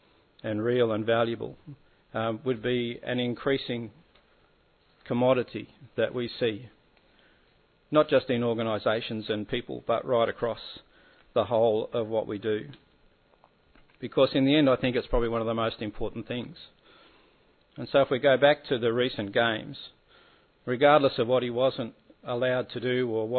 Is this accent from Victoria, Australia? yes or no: no; New South Wales, Australia; I didn't grow up in Queensland. I grew up in New South Wales, just outside of Parramatta.